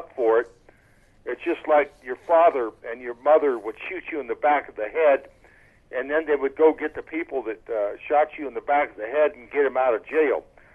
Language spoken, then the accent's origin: English; United States; I am an American, and I love my country just as you love your country